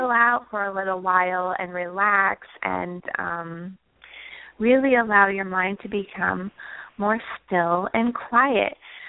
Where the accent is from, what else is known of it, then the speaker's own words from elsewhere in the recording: Nevada, United States; By the way, I'm from Nevada